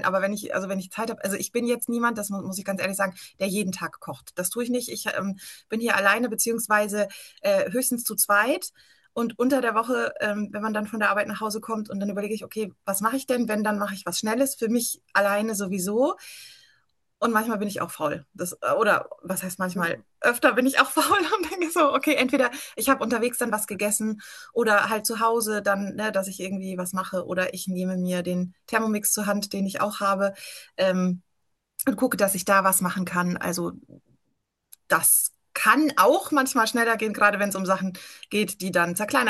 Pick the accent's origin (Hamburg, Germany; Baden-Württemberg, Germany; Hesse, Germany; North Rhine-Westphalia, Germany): Hesse, Germany; Marburg; Ich bin 37 Jahre alt, komme aus Marburg und ja, habe dort studiert, bin dort geblieben